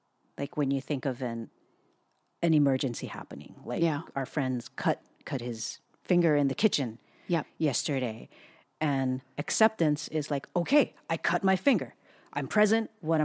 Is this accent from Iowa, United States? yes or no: no; Hawaii, United States; also born or lived in Southern California; now in Portland, United States; Pacific Northwest, where we had lived in Southern California for a while. And before that, we were just born and raised in Hawaii.